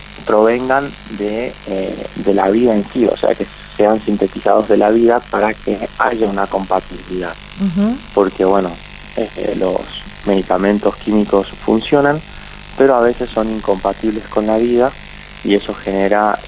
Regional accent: Argentina; siendo los únicos argentinos

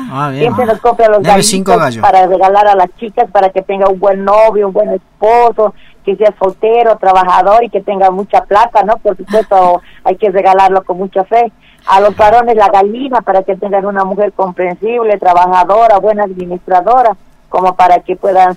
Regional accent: Bolivia; Creo que es un principio como bolivianos para mostrarlo acá dentro de la provincia.

